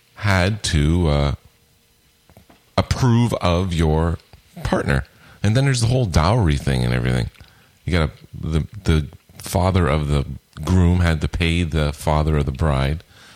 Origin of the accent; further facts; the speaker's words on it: Belle River, Ontario, Canada; Kim and I both lived in Belle River, and I grew up in Belle River, went to that church all my life.